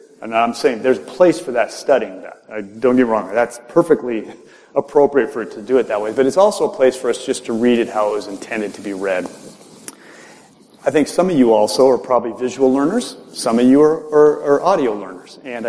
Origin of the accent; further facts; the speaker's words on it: United States; I'm just speaking of my experience as an American Christian, we do a lot of teaching and exhortation.